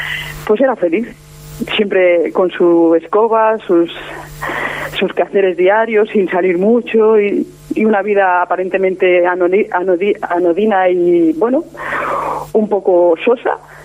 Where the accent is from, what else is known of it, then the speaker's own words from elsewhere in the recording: Novelda, Valencian Community, Spain; me contrataron en el cole de mi pueblo, en Novelda, en Alicante